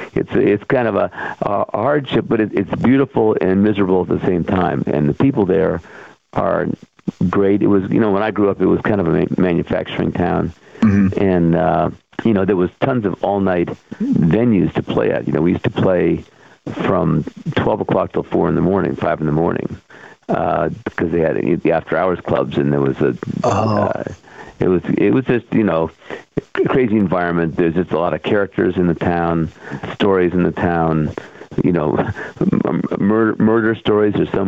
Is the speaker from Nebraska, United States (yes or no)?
no; Erie, Pennsylvania, United States; moved away as an adult; now in New Jersey, United States; No, I grew up in Erie, Pennsylvania, moved to New Jersey, during the 80s, and because there's a lot more going on here than there is in Erie.